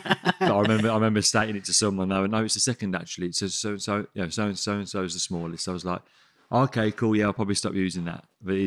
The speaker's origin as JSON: {"language": "English", "town": "Sutton Coldfield", "region": "West Midlands", "country": "United Kingdom", "accent": "Brummie", "said": "So my accent was coming out more and more. And I said, \"Yeah, yeah, yeah.\" So I've got some from Sutton Coldfield."}